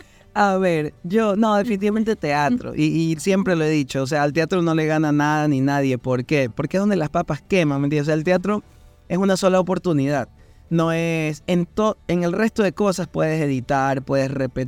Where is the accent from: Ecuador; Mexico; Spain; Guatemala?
Ecuador; also born or lived in United States; No, ecuatorianísimo yo. Porque solamente nací en Estados Unidos y fin, nada más.